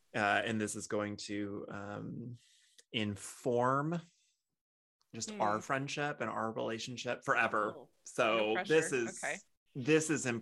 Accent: Texas, United States; I grew up in Texas, the land of, hold my beer, watch this.

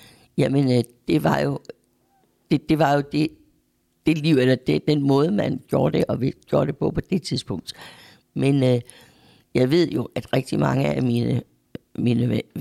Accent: Randers, Central Denmark Region, Denmark; born there; Jeg er født i Randers og med en familie.

